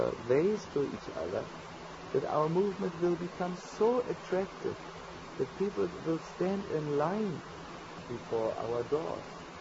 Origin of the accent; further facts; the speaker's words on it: Serbia; We have our habits. You know, we are people from the Balkan regions.